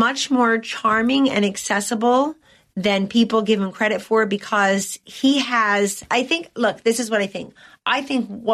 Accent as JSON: {"language": "English", "region": "New Jersey", "country": "United States", "tie": "born or raised there", "said": "I grew up in New Jersey."}